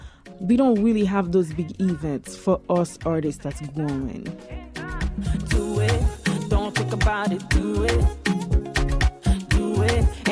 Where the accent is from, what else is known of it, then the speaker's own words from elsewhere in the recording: Haiti; English is a second language; now in United States; So I'm from Haiti originally.